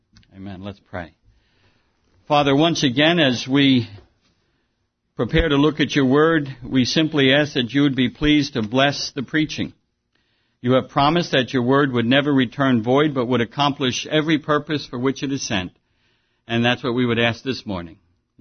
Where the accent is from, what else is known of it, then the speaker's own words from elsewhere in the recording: Smithtown, New York, United States; But we did a lot of reminiscing about old times growing up in Smithtown. I grew right up here in Smithtown.